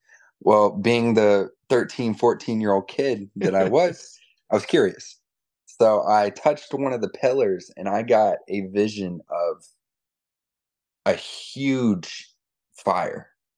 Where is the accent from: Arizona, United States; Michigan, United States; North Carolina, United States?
North Carolina, United States; Charlotte; But yeah, I'm actually from Charlotte. I'm from around Charlotte.